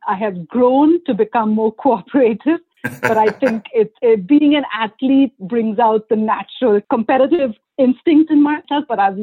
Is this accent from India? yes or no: yes; India; So I'm Indian by birth, Spanish by name, U.S. and Canadian by citizenship. I am immensely enriched by the unity in my cultural diversity. I grew up in India.